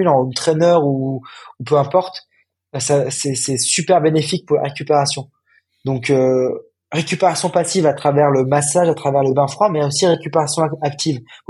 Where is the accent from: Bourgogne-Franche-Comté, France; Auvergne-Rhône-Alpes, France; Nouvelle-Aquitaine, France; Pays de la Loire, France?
Auvergne-Rhône-Alpes, France; Lyon; je suis lyonnais, je suis originaire de Lyon